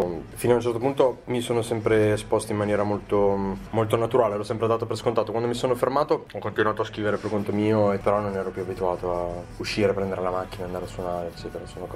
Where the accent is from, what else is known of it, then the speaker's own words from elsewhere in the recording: Ravenna, Emilia-Romagna, Italy; Io comunque sono di Ravenna